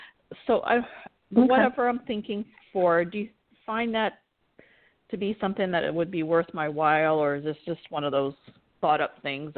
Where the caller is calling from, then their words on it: Florida, United States; I'm calling from Florida.